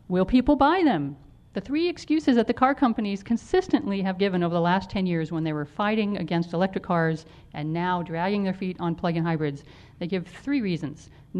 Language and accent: English; Los Angeles, California, United States; I grew up in Los Angeles. You know, cars are in my blood, but I'm not a car person.